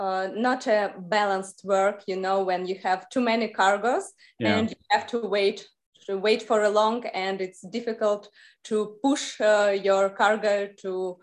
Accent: Tula, Tula Oblast, Russia; now in Samara, Russia; No, I'm from Tula. It's in the Moscow region. So I moved to Samara to study.

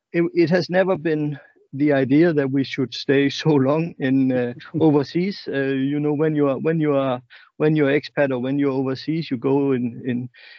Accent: Aarhus, Central Denmark Region, Denmark; English is a second language; We are now, my wife and I, we are both from Aarhus, and our parents are from there, so close to the family

